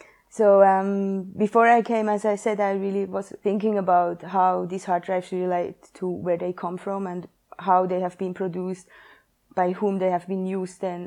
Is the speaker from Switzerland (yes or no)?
yes; Switzerland; now in London, United Kingdom; I am from Switzerland, but currently living in London.